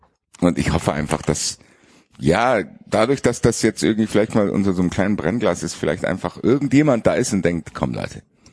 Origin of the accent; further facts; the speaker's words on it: Frankfurt, Hesse, Germany; Du das redest kriegt man als Frankfurter am Rande